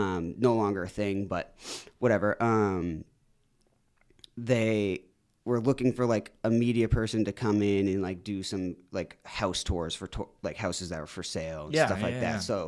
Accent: Dover, New Hampshire, United States; Born and raised in Dover, New Hampshire, high school, played hockey, lacrosse, like traditional sports

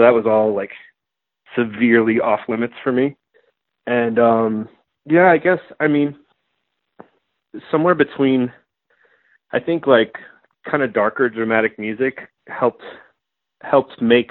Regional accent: Virginia, United States; also born or lived in Iowa; Well, I was born in Iowa, but I moved to southwestern Virginia when I was about five, and that's where I grew up.

